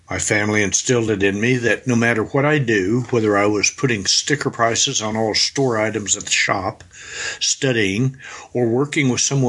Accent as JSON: {"language": "English", "town": "Midland", "region": "Texas", "country": "United States", "tie": "born or raised there", "said": "After receiving my degree, I was excited to return back to my hometown, not just to finally raise a family of my own, surrounded by my loved ones, but to serve my community and do a good job."}